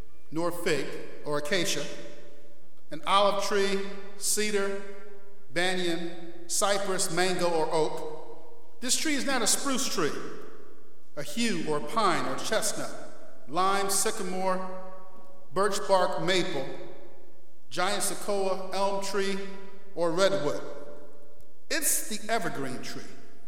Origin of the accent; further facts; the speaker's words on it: Rochester, New York, United States; When you have effects of lake effect snow, like where I grew up in Rochester, you need evergreens.